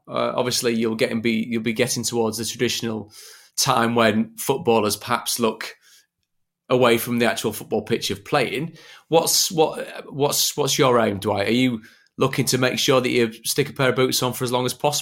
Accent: Yorkshire and the Humber, United Kingdom; because I'm from Yorkshire

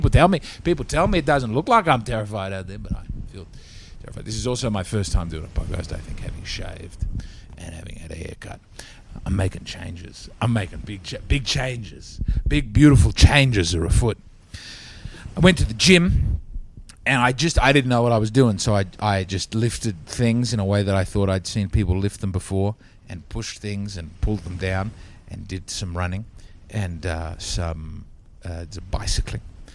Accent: Australia; I said, I'm Australian.

